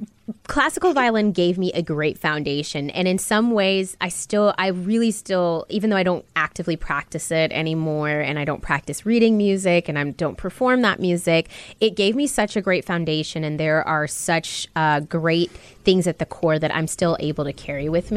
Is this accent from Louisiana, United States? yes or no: yes; Hammond, Louisiana, United States; I grew up in Hammond, Louisiana at the time